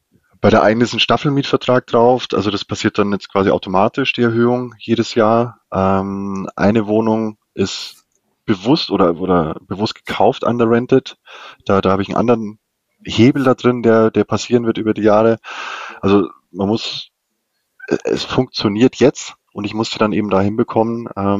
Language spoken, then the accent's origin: German; Bavaria, Germany; Also ich komme so aus der Ecke zwischen München und Nürnberg.